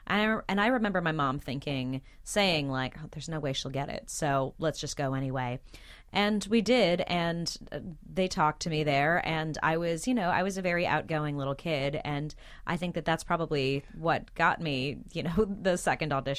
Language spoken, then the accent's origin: English; California, United States; And also, where we grew up in Southern California, being a child actor was a pretty common thing.